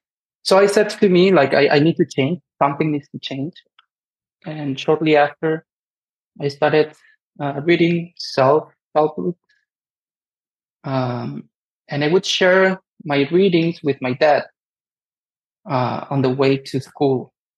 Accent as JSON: {"language": "English", "country": "Venezuela", "lives_now": "Copenhagen, Denmark", "said": "I'm currently in Copenhagen, Denmark. I've been living here for 10 years, but originally I am from Venezuela."}